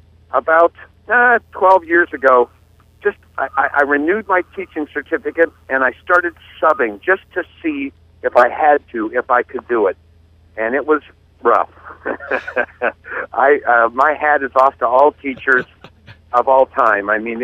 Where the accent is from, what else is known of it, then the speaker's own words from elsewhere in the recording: Midwest, United States; I actually love being a Midwesterner. I love the people. I love the values.